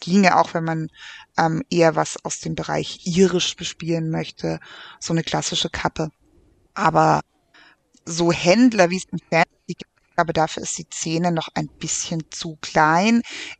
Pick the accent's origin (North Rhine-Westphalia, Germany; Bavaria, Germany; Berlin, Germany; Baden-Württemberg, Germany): Baden-Württemberg, Germany; Aber ich bin auch Schwäbin.